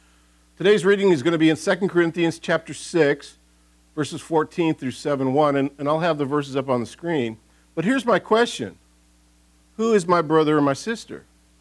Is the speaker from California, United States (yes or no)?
no; Michigan, United States; I grew up in Michigan where there's a lot of apples.